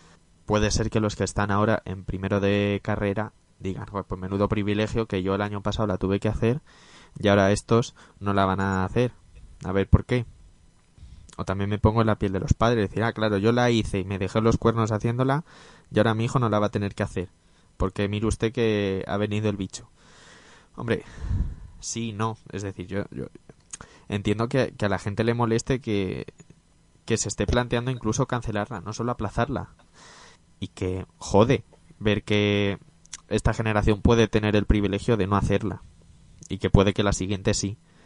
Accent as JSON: {"language": "Spanish", "region": "Castilla-La Mancha", "country": "Spain", "said": "ambos somos de Castilla-La Mancha"}